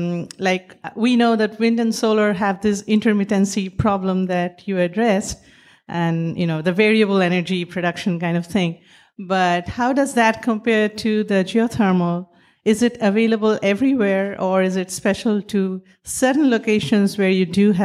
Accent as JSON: {"language": "English", "region": "California", "country": "United States", "said": "I'm from United States, California."}